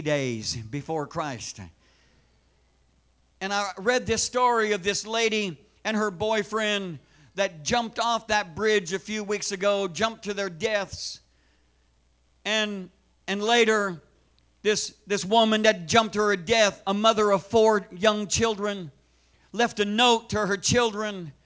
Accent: Illinois, United States; We come from Illinois.

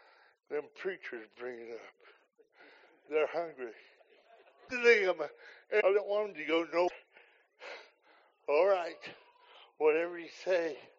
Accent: Bedford, Indiana, United States; I grew up in Indiana. Dad took Hilltop Pentecostal church there in Bedford. I was 8 years old.

